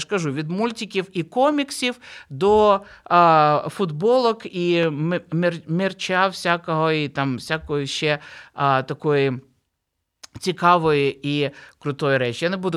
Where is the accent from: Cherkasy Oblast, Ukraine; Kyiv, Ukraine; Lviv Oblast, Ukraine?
Kyiv, Ukraine; Я виросла в Києві, жила, народилася, ні, спочатку народилася, потім виросла і потім жила в Києві.